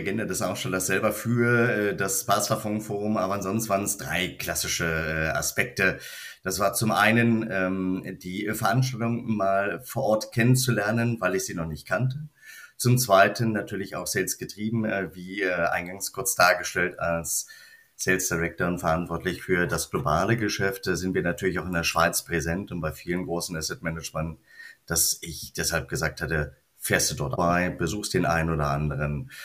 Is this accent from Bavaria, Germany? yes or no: no; Berlin, Germany; now in Frankfurt, Germany; ich komme ursprünglich aus Berlin. Ich würde es eher andersrum sehen. Also ich bin gebürtiger Berliner und bin seit 10 Jahren in Frankfurt.